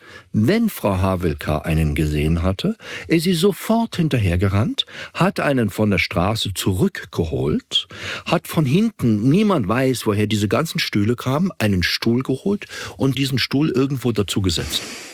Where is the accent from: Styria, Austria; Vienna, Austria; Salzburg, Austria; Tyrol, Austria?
Vienna, Austria; Ich gehe vom ersten, also von meiner Heimat